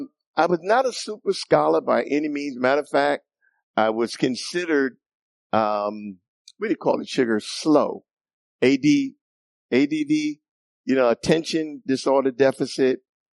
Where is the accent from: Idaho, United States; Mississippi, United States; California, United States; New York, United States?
New York, United States; New York City; I grew up in New York City and in the Bronx.